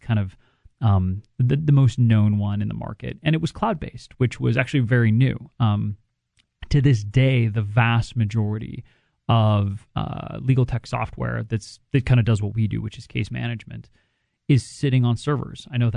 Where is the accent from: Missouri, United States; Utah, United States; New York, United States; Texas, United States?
Utah, United States; Salt Lake City; But yeah, I grew up kind of near Sugar House, and so it made a ton of sense for us.